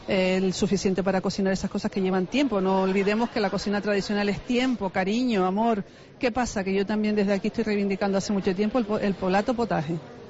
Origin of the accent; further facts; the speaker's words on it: Canary Islands, Spain; Somos los canarios y los tinerfeños, somos un producto del gofio seguramente.